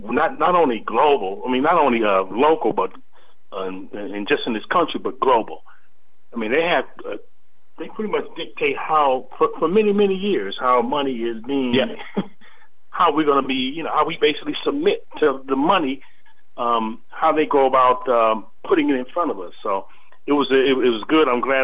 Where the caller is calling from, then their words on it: Detroit, Michigan, United States; from Detroit.